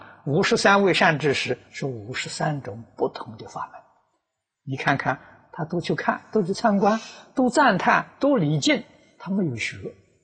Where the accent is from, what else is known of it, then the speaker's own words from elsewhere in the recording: China; 我们中国人讲嘛，先入为主。